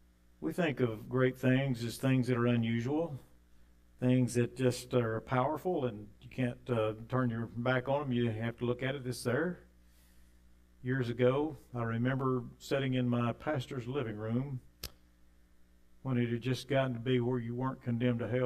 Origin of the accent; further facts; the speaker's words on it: Texas, United States; Of course, I was from Texas. We wanted the Cowboys to win.